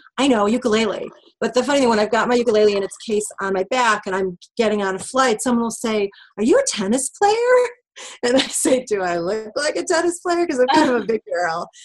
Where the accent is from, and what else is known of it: Chicago, Illinois, United States